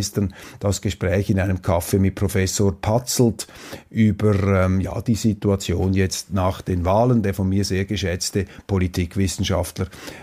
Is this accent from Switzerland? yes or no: yes; Switzerland; Hochfaszinierend jetzt für mich als Schweizer hier mal durchzureisen